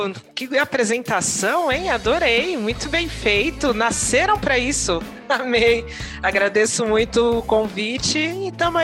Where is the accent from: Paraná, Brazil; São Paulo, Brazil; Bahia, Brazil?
São Paulo, Brazil; Diadema; Eu sou de Diadema, uma cidade aqui próxima a São Paulo, quem é da região metropolitana conhece